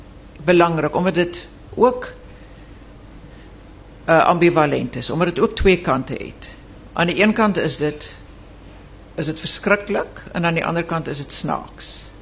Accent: Durban, KwaZulu-Natal, South Africa; toe ek kom ek rein van Durban af, my Afrikaans in een stuk

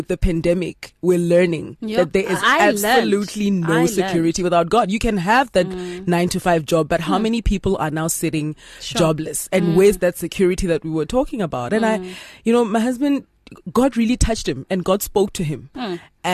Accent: Mahikeng, North West, South Africa; I grew up in Mahikeng, Mabatu.

